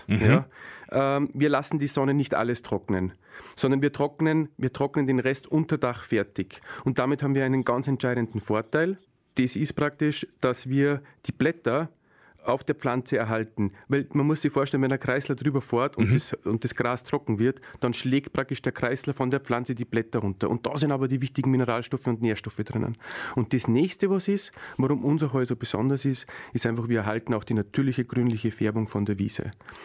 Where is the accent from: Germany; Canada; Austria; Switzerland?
Austria; also wir kommen ja aus Österreich